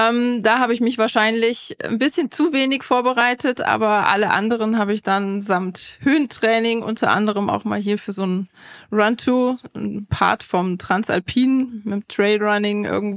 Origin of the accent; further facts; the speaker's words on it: Aachen, North Rhine-Westphalia, Germany; bin gebürtig aus Aachen und ja, seit einer gewissen Zeit auch auf Umwegen wieder zurück nach Hause in die Richtung, in die Nähe von Aachen.